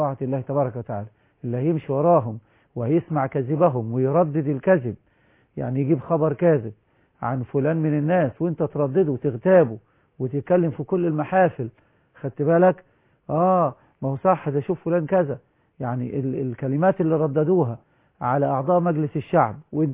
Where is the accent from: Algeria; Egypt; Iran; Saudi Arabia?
Egypt; ده مش عندنا في مصر بفضل الله